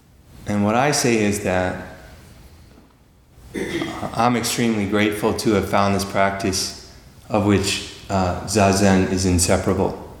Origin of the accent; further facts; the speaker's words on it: Indiana, United States; I'm originally from Indiana, and I heard this … song recently